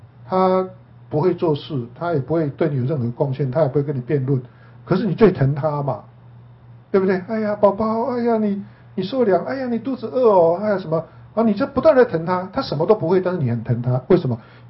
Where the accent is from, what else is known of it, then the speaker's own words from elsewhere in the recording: China; 其实我们中国人还是蛮多的